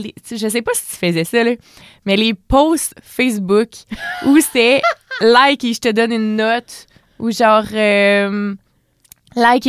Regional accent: Coaticook, Quebec, Canada; je venais de Quaticook, j'ai dans ces environs-là.

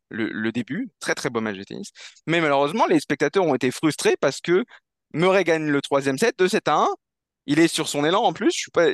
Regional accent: France

